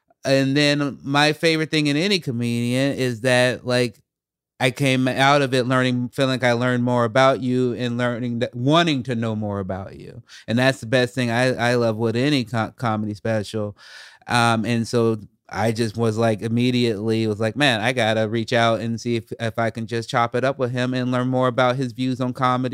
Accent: Chicago, Illinois, United States; now in Salem, United States; I was from Chicago, but I end up in this town called Salem, Oregon

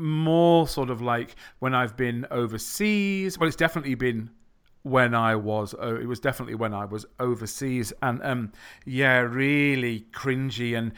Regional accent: United Kingdom; we don't want to cause a scene as British people

